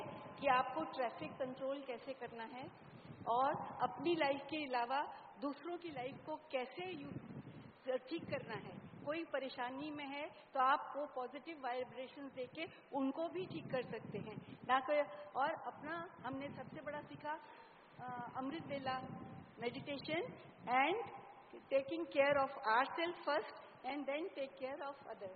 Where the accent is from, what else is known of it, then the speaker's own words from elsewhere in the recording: Bangalore, Karnataka, India; मैं बैंगलोर से हूँ.